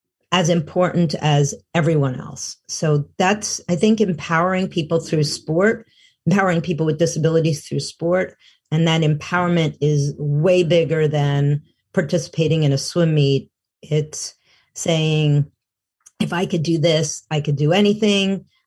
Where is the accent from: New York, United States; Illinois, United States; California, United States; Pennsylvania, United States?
New York, United States; New York City; I grew up in New York City, so we're just walking in the streets, right?